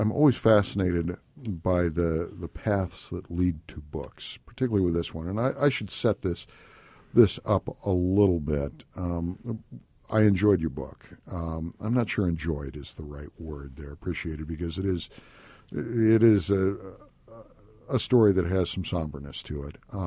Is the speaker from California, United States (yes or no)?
no; Indiana, United States; I was a child. But these were people, I grew up in Indiana as well. These are people I recognized.